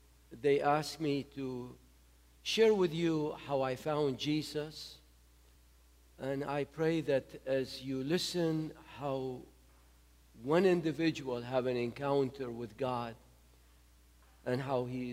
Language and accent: English; Nineveh, Iraq; Not because I come from Nineveh, it's just that's the way it's supposed to be.